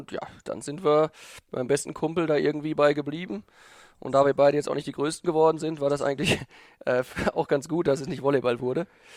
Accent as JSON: {"language": "German", "town": "Essen", "region": "North Rhine-Westphalia", "country": "Germany", "said": "ich komme aus Essen, da war Handball schon eine Nummer mit dem TuS Essen."}